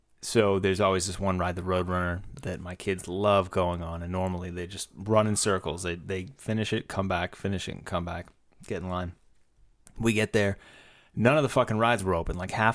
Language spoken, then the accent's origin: English; Boston, Massachusetts, United States; I came from Boston.